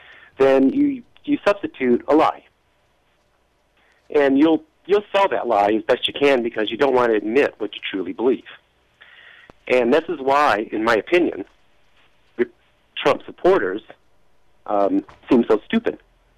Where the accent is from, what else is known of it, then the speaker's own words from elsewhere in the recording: Detroit, Michigan, United States; I grew up in Detroit, Michigan, in the heart of the inner city in the late 60s.